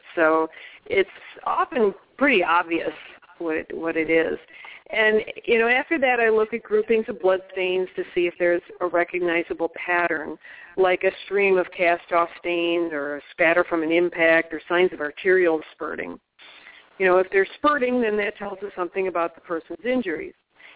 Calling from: Florida, United States; I mean, I live in Florida. I should say that. I'm speaking from Florida.

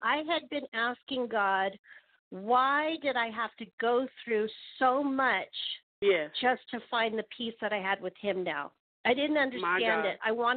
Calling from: Hollister, California, United States; I'm calling from Hollister, California, which is kind of the central area, a little bit southeast of San Jose, California.

